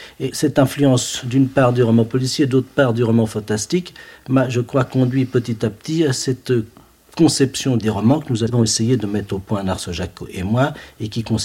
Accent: Paris, Île-de-France, France; Enfin, je peux dire que toute ma vie s'est déroulée dans Paris. Je suis né rue de Dunkerque, vous savez, juste tout en bas de la butte.

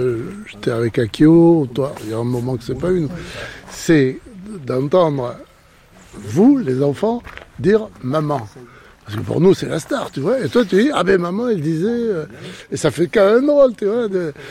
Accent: Sarlat, Nouvelle-Aquitaine, France; moved away; Moi, je suis arrivé en 66, je venais de Sarlat. Ça a été un peu dur pour moi les premiers jours.

